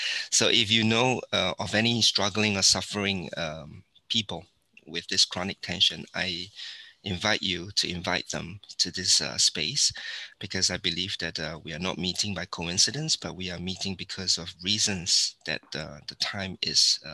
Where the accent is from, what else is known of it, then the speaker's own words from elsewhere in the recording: Singapore; I'm from Singapore.